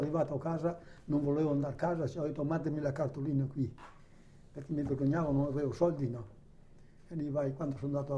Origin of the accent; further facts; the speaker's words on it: Turin, Piedmont, Italy; born there; quella che aveva suo figlio quando sono nato a Torino.